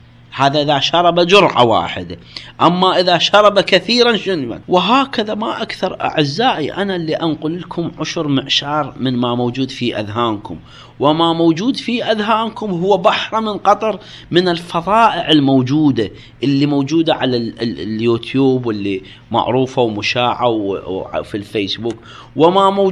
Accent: Iraq; عندنا في العراق يسموها العرق تمام

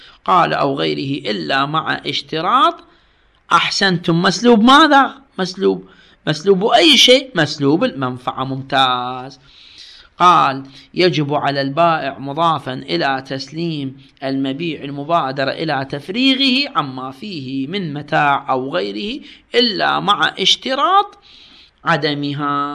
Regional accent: Iraq; هذا مثل عندنا بالعراق

